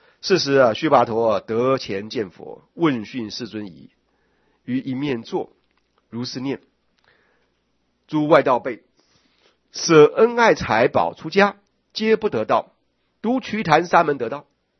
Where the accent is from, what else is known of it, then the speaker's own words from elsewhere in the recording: China; 我们中国人啊，说一遍就好了啊。